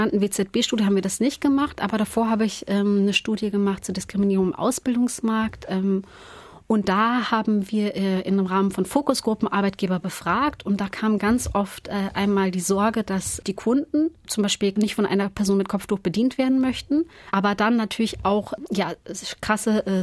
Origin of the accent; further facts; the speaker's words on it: Steinau an der Straße, Hesse, Germany; Steinau an der Straße, ein Dorf im Kinzigtal in Hessen.